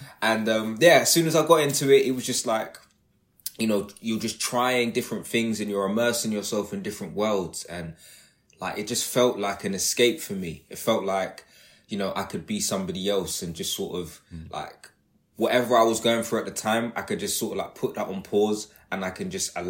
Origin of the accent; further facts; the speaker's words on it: London, United Kingdom; now in Bristol, United Kingdom; where I grew up in London, it's just going through a mad, like, gentrifying project at the moment. So everything that I knew in London has been changed.